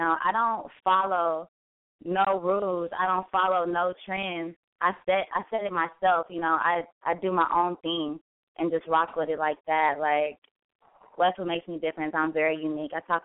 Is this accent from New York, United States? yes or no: no; Kansas City, Kansas, United States; I'm from Kansas City, 913 to be exact.